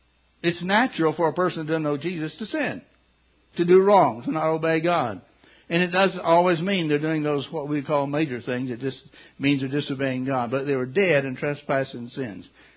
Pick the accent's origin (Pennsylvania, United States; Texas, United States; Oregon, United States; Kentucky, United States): Kentucky, United States; I grew up in Kentucky, and there's a place or two where we knew, don't you go beyond the trespassing sign or you'd be in trouble.